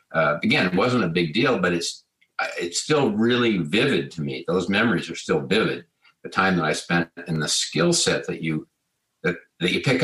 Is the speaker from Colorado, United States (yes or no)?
yes; Colorado, United States; And I grew up in Colorado.